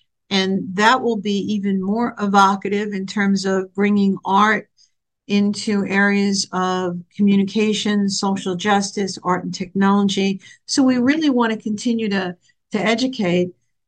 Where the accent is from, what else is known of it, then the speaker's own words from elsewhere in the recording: New York, United States; Well, I grew up in New York, and so luckily, I was surrounded by many, many museums, by Broadway and off-Broadway